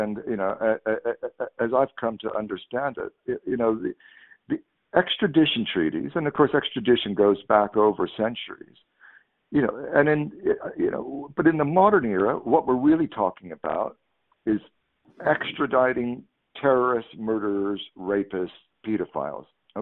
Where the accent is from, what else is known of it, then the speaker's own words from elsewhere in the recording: United States; moved away as an adult; as an American who lives abroad